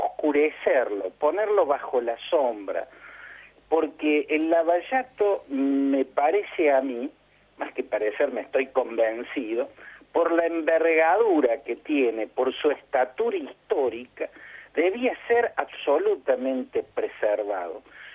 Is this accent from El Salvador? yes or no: no; Argentina; siendo yo argentino y residiendo en la Argentina